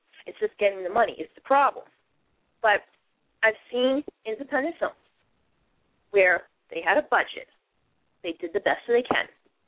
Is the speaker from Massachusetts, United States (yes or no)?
yes; Massachusetts, United States; accent: Boston; I don't feel like I really want to get rid of my Boston accent. I actually get roles because of my Boston accent.